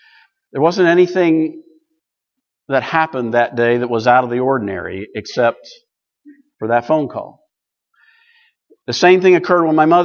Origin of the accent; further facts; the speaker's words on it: Ohio, United States; I grew up in Eastern Ohio. I never saw a sunset when I was growing up.